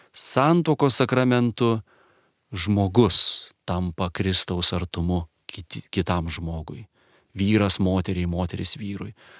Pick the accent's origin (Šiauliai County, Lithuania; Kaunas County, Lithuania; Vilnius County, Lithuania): Kaunas County, Lithuania; Kaunas; aš augau Kaune, ketvirtame aukšte daugia aukščio namo